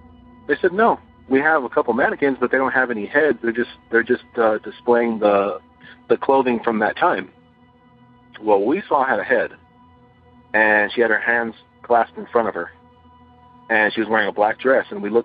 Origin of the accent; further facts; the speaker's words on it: Ventura, California, United States; from Ventura, California. I was born and raised out here in the Ventura County area.